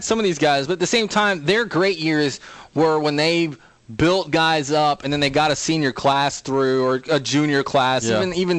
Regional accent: Texas, United States; I'm from the Hill Country. We don't have weather. It's just dry all the time.

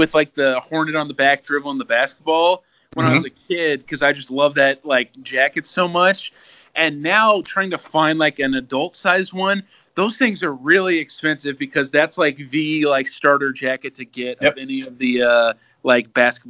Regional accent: Kansas City, Missouri, United States; obviously I'm from Kansas City

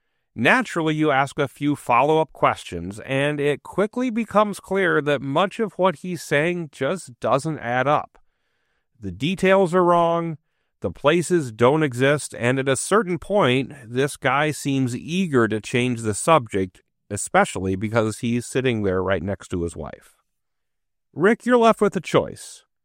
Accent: Eau Claire, Wisconsin, United States; That's the city I grew up in.

